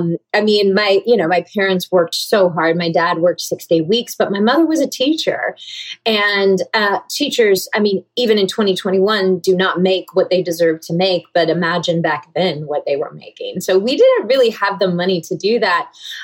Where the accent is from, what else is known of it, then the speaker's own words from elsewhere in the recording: the South, United States; Especially growing up in the South, because, you know, it seems very clear that like a lot of people raise their daughters to be these princesses